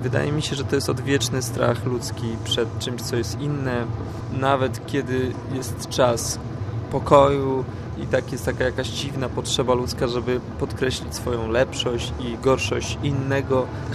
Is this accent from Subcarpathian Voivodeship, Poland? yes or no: no; Poznań, Greater Poland Voivodeship, Poland; ja jako poznaniak, urodzony w Poznaniu